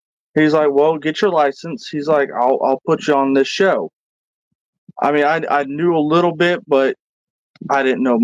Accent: Kentucky, United States; You know, growing up in Kentucky, because every Tuesday night, Jerry Lawler and Jerry Jarrett's company would always be in Louisville every Tuesday night.

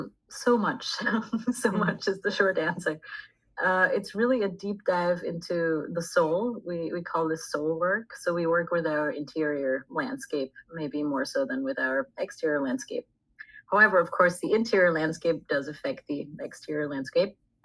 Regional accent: Austria; I was born and raised in Austria, near Vienna

